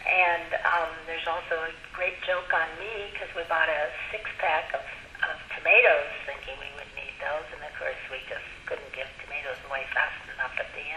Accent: Berkeley, California, United States; One of them is I come from California originally, from the Berkeley Bay Area

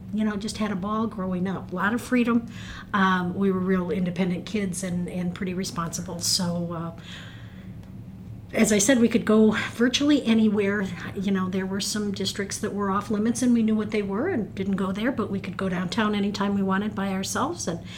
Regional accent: Seattle, Washington, United States; also born or lived in Madison; I was born in Madison, but at 3 weeks old, Mom packed us up and moved us out to Seattle because my dad had taken a professorship at UWASH. So then I spent the next 12 years in Seattle as a faculty brat.

